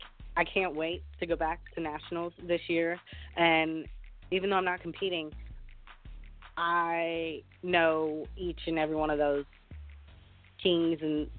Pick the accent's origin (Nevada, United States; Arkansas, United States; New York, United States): Arkansas, United States; He came all the way from Texas, and I came all the way from Arkansas.